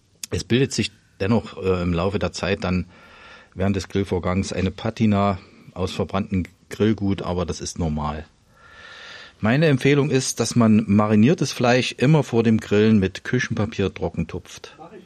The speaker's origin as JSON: {"language": "German", "region": "Thuringia", "country": "Germany", "said": "Ja, ich bin ja als Thüringer so ein bisschen Bratwurst sozialisiert."}